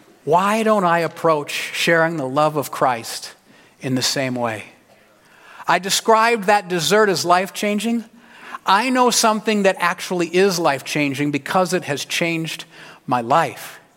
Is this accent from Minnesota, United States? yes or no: no; Nebraska, United States; Now, I'm from Nebraska, so these are corn seeds, because I'm a Cornhusker fan.